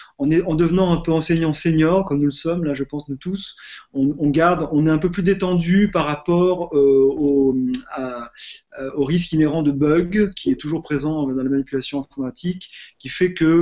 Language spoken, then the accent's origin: French; France; now in Brussels, Belgium; J'enseigne la philosophie et je l'enseigne. Donc, je suis français